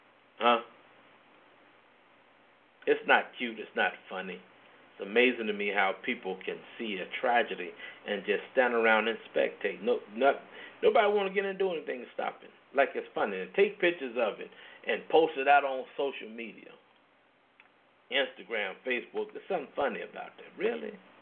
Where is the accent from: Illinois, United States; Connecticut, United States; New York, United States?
Illinois, United States; Chicago; I remember growing up in Chicago, running crazy in the streets and what have you.